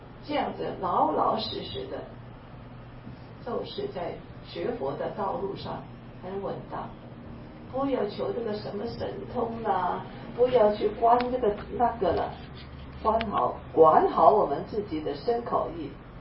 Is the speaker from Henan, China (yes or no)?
no; Guangdong, China; 穿那个我们广东人叫街坊装